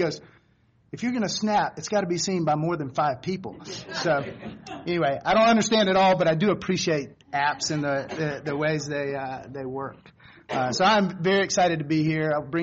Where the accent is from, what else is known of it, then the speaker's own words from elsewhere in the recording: Apex, North Carolina, United States; As Ross said, I'm from Apex, not far from here